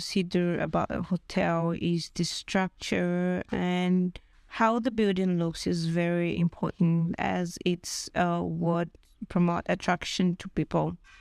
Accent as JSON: {"language": "English", "town": "Ndola", "region": "Copperbelt", "country": "Zambia", "said": "I am from Zambia, Ndola, which is situated in the Copper Belt province."}